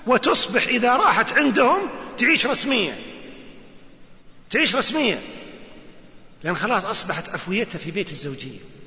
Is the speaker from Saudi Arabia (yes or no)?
yes; Najd, Saudi Arabia; وعندنا طرفة نحكيها عندنا في نجد